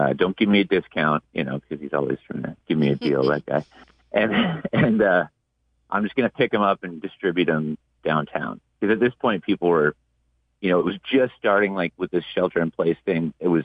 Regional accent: Santa Rosa, California, United States; born there; Well, I was born in Santa Rosa.

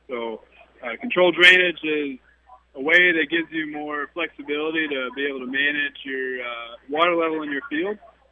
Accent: Kentucky, United States; also born or lived in Oklahoma; now in South Dakota, United States; From Kentucky originally, and then spent some time in Oklahoma, so South Dakota is a much cooler climate, if you will.

